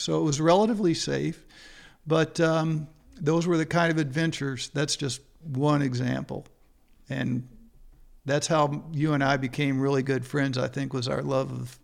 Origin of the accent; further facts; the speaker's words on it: Louisville, Kentucky, United States; when I tell them what it was like growing up in Louisville, Kentucky back in the 60s and 70s